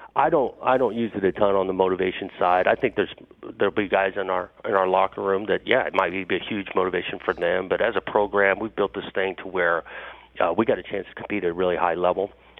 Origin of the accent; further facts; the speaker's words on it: Pasadena, California, United States; I grew up in Pasadena. I grew up going to the Rose Bowl and Pac-12 versus Big Ten games.